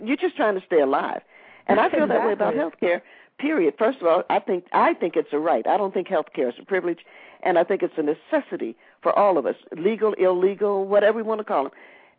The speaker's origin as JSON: {"language": "English", "town": "Cincinnati", "region": "Ohio", "country": "United States", "said": "we are from Cincinnati, and as we were taking Mommy's body back to be buried in Cincinnati"}